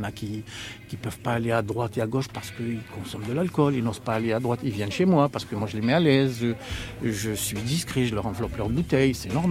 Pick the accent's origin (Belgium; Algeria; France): Algeria; moved away; Je suis pied noir, ce qu'on appelle un pied noir. On vient d'Algérie, et puis, pas tout de suite, mais quelques 2-3 ans après, je crois, on s'est installé ici.